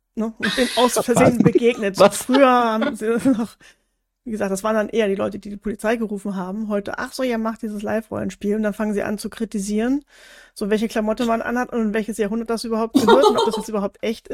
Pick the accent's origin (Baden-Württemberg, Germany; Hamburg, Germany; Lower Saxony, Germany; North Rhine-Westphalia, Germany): Hamburg, Germany; ich komme ja aus Hamburg